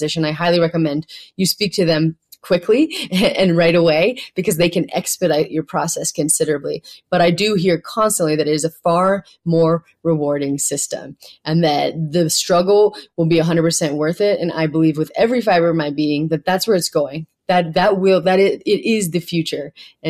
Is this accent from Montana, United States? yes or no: yes; Montana, United States; I come from Montana